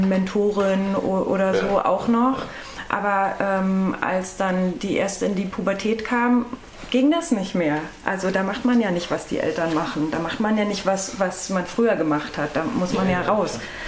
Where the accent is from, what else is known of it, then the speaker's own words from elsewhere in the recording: Bad Freienwalde, Brandenburg, Germany; in Bad Freienwalde an der Oder, wo ich herkomme, da gibt es ein Jugendblasorchester und da habe ich Klarinette gelernt.